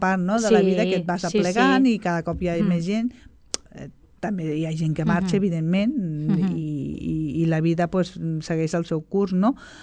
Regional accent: Sabadell, Catalonia, Spain; quan era més petita i era a Sabadell, anàvem a veure els pastorets a Sabadell

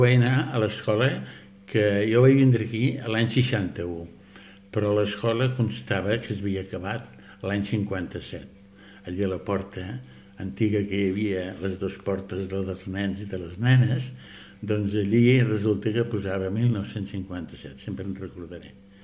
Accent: Solivella, Catalonia, Spain; moved away as an adult; now in L'Espluga de Francolí, Spain; Jo sóc fill de Solivella. Vaig vindre aquí, que tenia els 27-28 anys, però jo, clar, Solivella és molt a prop d'aquí, però em sento molt integrat aquí a l'Espluga.

